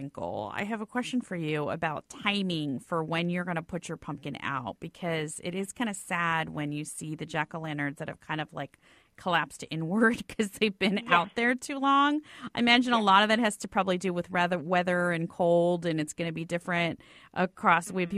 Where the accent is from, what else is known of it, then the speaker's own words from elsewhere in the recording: Florida, United States; I grew up with it in Florida.